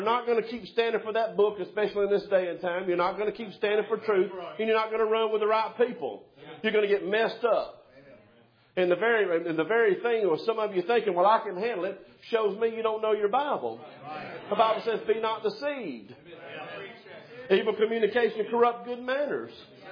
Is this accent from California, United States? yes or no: no; Alabama, United States; I'm from South Alabama, and I started out.